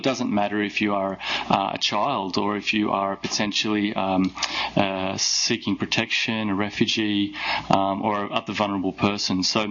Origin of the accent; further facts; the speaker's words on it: Australia; I'm from Australia